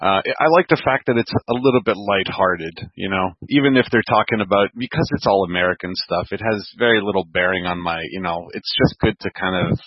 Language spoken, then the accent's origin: English; Toronto, Ontario, Canada; like many of us in the GTA, but come from an Italian background. But yes, born and raised here in Etobicoke, actually.